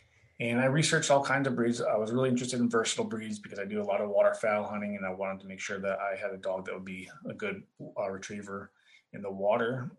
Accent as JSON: {"language": "English", "region": "California", "country": "United States", "tie": "born or raised there", "also_born_or_lived": "Florida", "lives_now": "Texas, United States", "said": "But we grew up in Texas. And we were born in Texas, actually, and moved to California very early on. We spent a long time in California. about a decade, and then we spent another decade plus in Florida"}